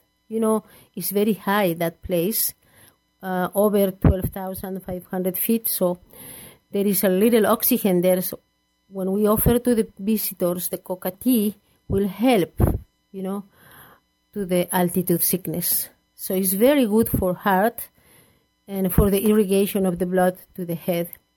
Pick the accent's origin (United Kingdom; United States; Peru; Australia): Peru; Puno; I come from Peru. But the place where I come is around the Lake Titicaca.